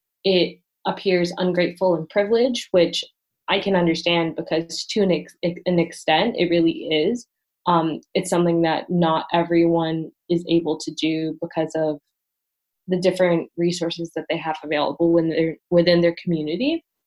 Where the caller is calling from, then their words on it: Hunan, China; I'm 18 and I'm calling in from Hunan, China.